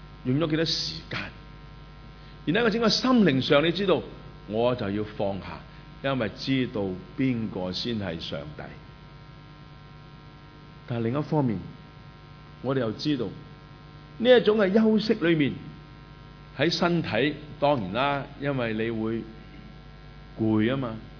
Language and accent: Cantonese; China; 咁我哋中國人就好唔掂，因為我哋始終要食飯噶嘛，仲食粥水添嘛